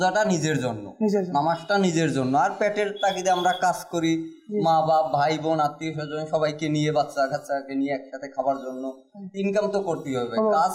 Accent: Morrelganj, Khulna Division, Bangladesh; আমার বাড়ি বাগেরহাট জেলা মোরেলগঞ্জ থানা।

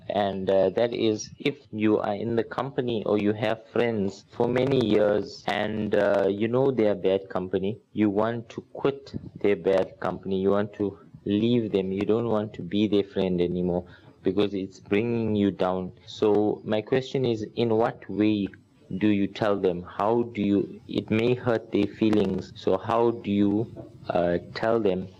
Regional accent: Durban, KwaZulu-Natal, South Africa; I am from Durban, South Africa.

